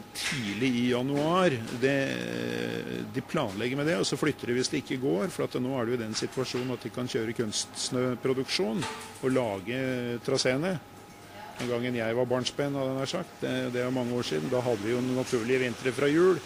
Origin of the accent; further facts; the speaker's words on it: Oslo, Norway; for jeg er jo født og oppvokst i Oslo, da.